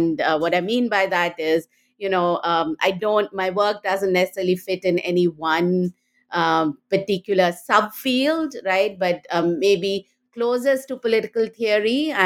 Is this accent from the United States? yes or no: no; India; So I grew up in India and went to Delhi University